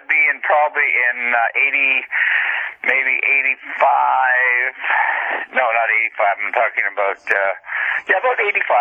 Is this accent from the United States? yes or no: no; Riverton, Manitoba, Canada; as a young adult and a young person growing up in my hometown of Riverton